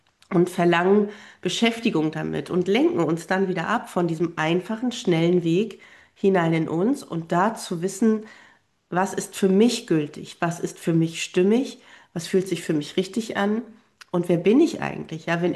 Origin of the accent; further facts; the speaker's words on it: Mecklenburg-Vorpommern, Germany; ich lebe in meiner Heimat in Vorpommern, bin hier ganz glücklich, in meiner Natur zu sein, auf meiner Heimaterde zu sein